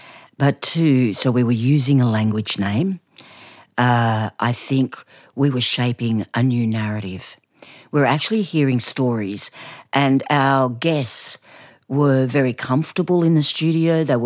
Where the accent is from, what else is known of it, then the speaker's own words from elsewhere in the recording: New South Wales, Australia; I'm from Bundjalung Country up there in the north